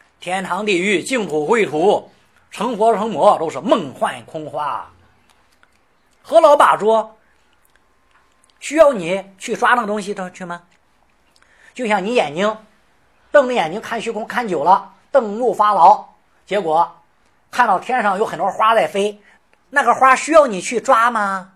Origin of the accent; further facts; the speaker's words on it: Shandong, China; 看起来就是我们山东人啊，啊，琢磨赶磨啊，我们山东那么说